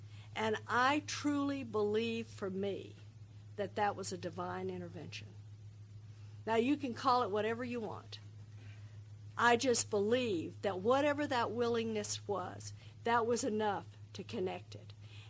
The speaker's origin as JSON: {"language": "English", "region": "Texas", "country": "United States", "tie": "born or raised there", "said": "I was raised Southern Baptist. I grew up in Texas, right where they took the Bible Belt and gave it an extra pull."}